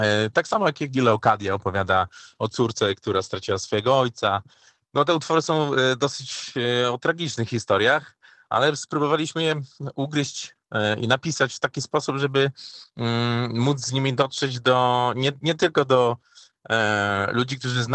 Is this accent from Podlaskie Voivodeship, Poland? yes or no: yes; Suwałki, Podlaskie Voivodeship, Poland; a jestem z Suwałk